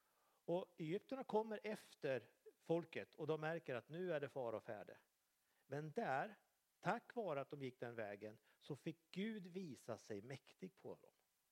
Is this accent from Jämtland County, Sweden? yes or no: no; Skultorp, Västra Götaland County, Sweden; also born or lived in Dalarna; Så fråga mig om jag kommer någonstans ifrån, så är det från Skultorp, fast jag är född i Dalarna. Men där känner jag någonstans att där är jag mitt hem. I Skultorp, som låg 6-7 kilometer utanför Skövde, så bodde vi på Barnvägen 13.